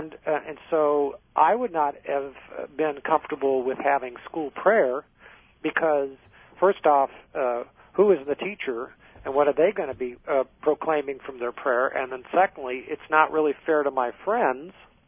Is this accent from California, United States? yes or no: yes; California, United States; and this is, see, I grew up in California. Maybe I have a different perspective than some people on this.